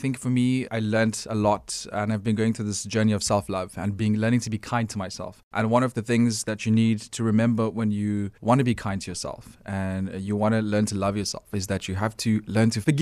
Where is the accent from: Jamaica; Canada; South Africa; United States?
South Africa; Port Elizabeth, Eastern Cape; also born or lived in Durban; So my mom and I went to PE. And I grew up with my mom and her family there, and PE is kind of my home. But then we ended up back in Durban because my mom married someone else from here.